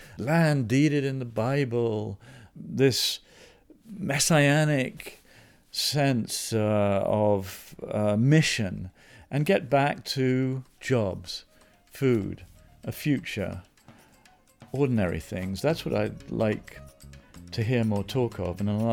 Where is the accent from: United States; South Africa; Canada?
South Africa; growing up in South Africa